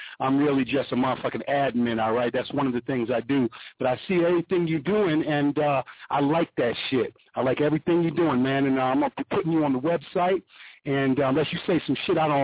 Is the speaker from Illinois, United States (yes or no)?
yes; Chicago, Illinois, United States; Yeah. I'm from Chicago, man.